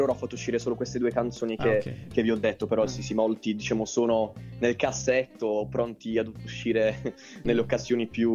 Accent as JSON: {"language": "Italian", "town": "Trani", "region": "Apulia", "country": "Italy", "said": "O di Trani, in Puglia."}